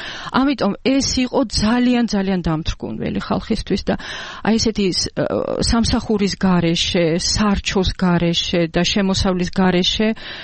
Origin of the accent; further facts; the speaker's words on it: Akhalgori, Mtskheta-Mtianeti, Georgia; now in Tserovani, Georgia; მაგრამ ჩემი ოჯახის დედა ჩემი უფრო სწორად არის ახალგორის რაიონიდან წარმოშობით და ახალგორიც არის ჩემი მშობლიური კუთხე. და 2008 წლის საშინელი ომის შემდეგ ჩვენ აღმოჩნდით წეროვანში.